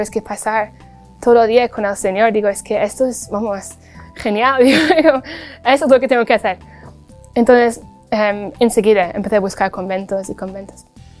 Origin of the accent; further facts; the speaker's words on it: England, United Kingdom; Spanish is a second language; Y yo por fuera, como buena inglesa, muy educada, dije, sí.